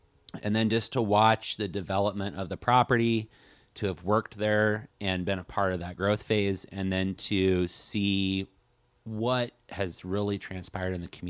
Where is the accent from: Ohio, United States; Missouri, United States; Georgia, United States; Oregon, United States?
Oregon, United States; Coos Bay; Yeah, so I was born and raised in Coos Bay town. I mean, between Coos Bay and North Bend, I think it's like a total of about 30,000 people. So it's the largest town on the Oregon coast